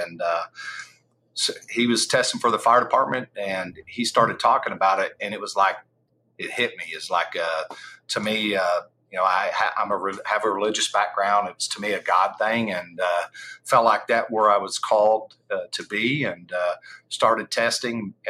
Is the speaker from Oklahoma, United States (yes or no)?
yes; Oklahoma City, Oklahoma, United States; born there; I was born in Oklahoma City. I've never met my parents. So I was adopted at 3 days old by whom I know as my parents. My mom and dad were from this area.